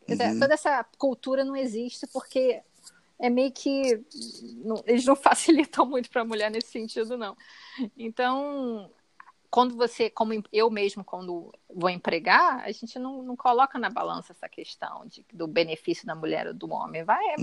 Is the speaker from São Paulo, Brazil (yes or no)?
no; Rio de Janeiro, Brazil; Ah, eu sou do Rio, né?